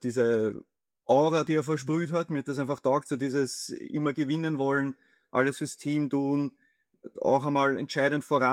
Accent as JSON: {"language": "German", "region": "Vienna", "country": "Austria", "tie": "born or raised there", "said": "Ja, ich bin halt in Wien aufgewachsen."}